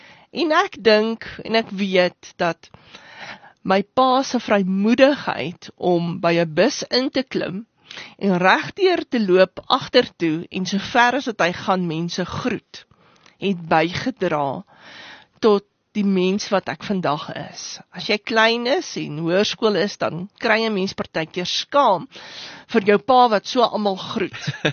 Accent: Johannesburg, Gauteng, South Africa; Jong, ek is een meisie van die suide, Johannesburg suid groot geword, Terfontein, wonderlike herinneringsjare daaraan.

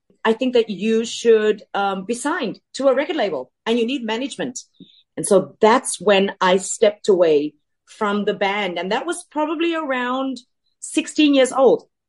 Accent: South Africa; I am not American. I am South African. Yeah. And I'm not just South African, but I'm a woman of color. I'm a colored woman from South Africa.

